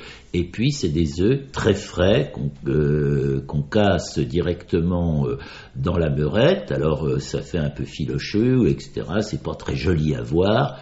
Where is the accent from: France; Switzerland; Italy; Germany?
France; born there; sur les rebords du Jura, Orgelais, qu'il est venu ensuite à Auxerre, tout comme moi.